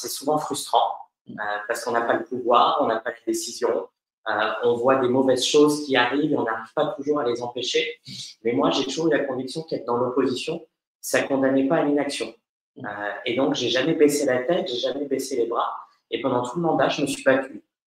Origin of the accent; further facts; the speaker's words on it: Strasbourg, Grand Est, France; also born or lived in Lyon / Brussels; Je suis né à Strasbourg en 1988. J'ai grandi dans cette ville, dans le quartier de la Bourse. J'ai appris à lire et à écrire. Ma mère avait un magasin sur le quai des pêcheurs. Donc voilà, j'ai vraiment grandi dans cette ville.